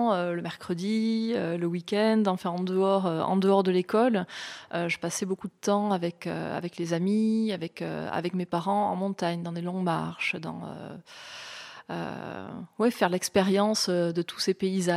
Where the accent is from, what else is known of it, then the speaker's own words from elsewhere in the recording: Argelès-Gazost, Occitanie, France; Non, j'ai grandi à Argelès, Gazost, qui est près de Pau, à une demi-heure de Pau.